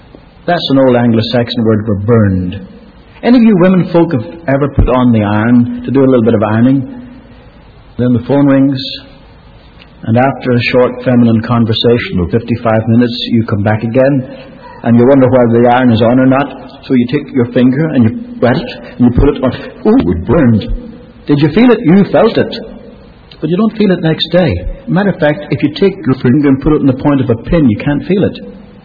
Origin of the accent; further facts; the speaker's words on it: Ireland; born there; I'm Irish by birth.